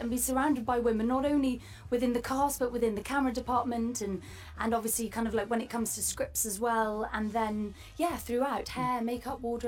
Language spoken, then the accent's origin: English; United Kingdom; nah, you'll never be able to tell I'm British now.